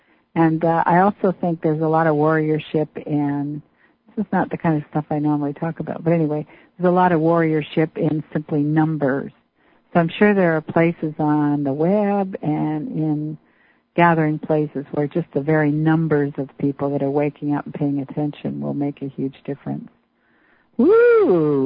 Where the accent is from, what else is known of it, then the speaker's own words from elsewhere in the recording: Washington, United States; Jonquil's from Oregon. I'm from Washington.